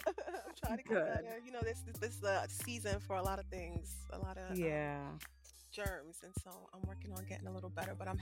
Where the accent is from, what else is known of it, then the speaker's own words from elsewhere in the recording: New York, United States; now in Atlanta, United States; I'm from New York and play spades all the time there. And I try playing spades down here, and like people real serious.